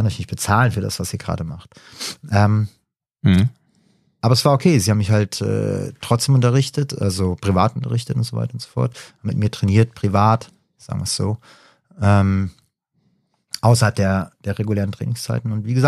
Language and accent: German; Hesse, Germany; Es haben immer Leute gedacht, ich wäre Ausländer, wenn ich mit ihnen rede. Ah, wo kommst du denn her? Ja, von hier.